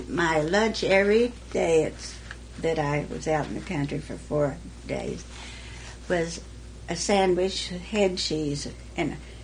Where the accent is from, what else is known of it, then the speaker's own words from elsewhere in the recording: Shattuck, Oklahoma, United States; He was from Arnett, and I was from Shattuck. Competing towns.